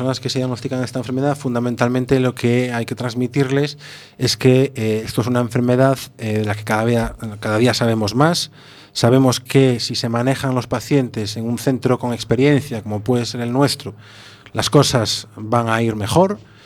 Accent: Ourense, Galicia, Spain; Yo soy de Ourense y el otro guitarrista, Nacho, también. Somos ourensanos

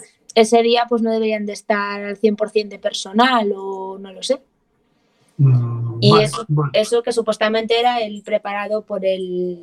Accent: Ferrol, Galicia, Spain; porque nosotros somos de Ferrol

